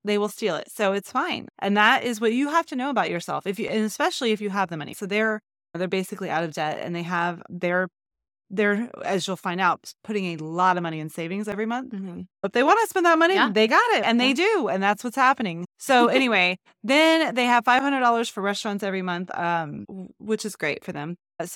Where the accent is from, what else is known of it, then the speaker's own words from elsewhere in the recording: Texas, United States; my husband calls it a Texas mentality. And please don't be offended if you're from Texas, because I'm from Texas.